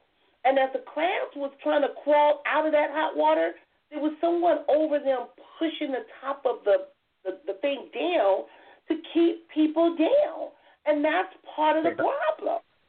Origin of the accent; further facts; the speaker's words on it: Compton, California, United States; Just because I grew up in Compton don't mean I'm ghetto.